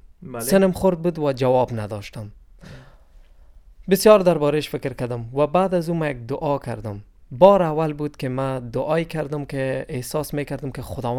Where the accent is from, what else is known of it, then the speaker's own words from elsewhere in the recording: Afghanistan; من از افغانستان هستم.